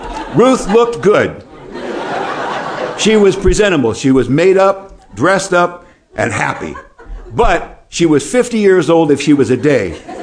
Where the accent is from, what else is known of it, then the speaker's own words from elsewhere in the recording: California, United States; I grew up in California. Everybody surfed.